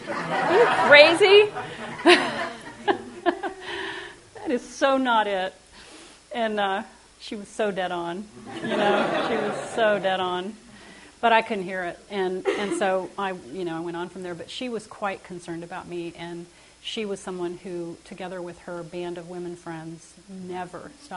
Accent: Dallas, Texas, United States; now in Louisiana, United States; When I moved from Texas to Louisiana, we had lived in a big urban, well, in Dallas, and I used to go to this stream on my bicycle and sit and watch the water.

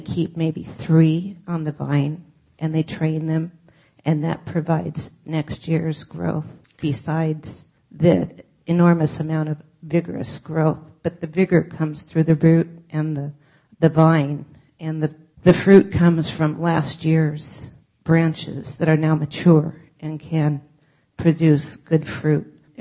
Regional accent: California, United States; And I come from the Central Valley, and where grapevines grow.

